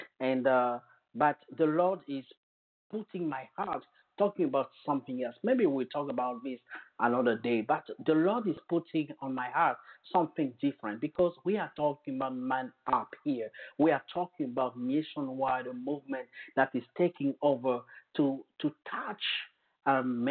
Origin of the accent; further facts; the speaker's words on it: Côte d’Ivoire; accent: French; first language French; English is a second language; moved away as an adult; now in United States; I've come originally from Africa, from Ivory Coast. So my first language is French, as you can hear in my accent.